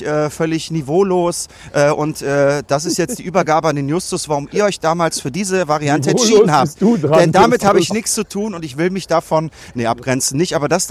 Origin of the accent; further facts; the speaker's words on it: Hürth, North Rhine-Westphalia, Germany; Lebe mein ganzes Leben auch schon in Hürth und ja, bin da irgendwie einfach total verwurzelt und das ist wirklich meine Heimat.